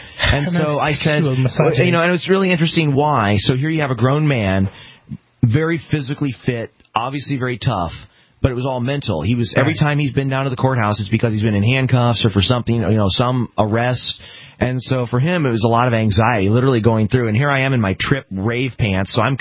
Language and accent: English; Illinois, United States; Because I am from Illinois. I have an Illinois-plated vehicle.